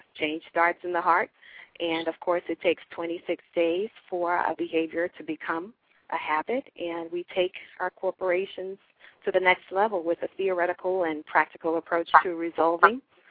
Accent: New Orleans, Louisiana, United States; now in Dallas, United States; I'm originally from New Orleans, and I have been living in Dallas here in Texas for the last 5 years.

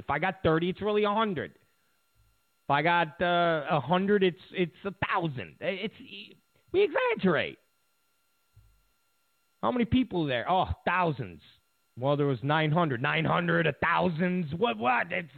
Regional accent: New York, United States; The thing about New Yorkers, I'm a New Yorker, we exaggerate.

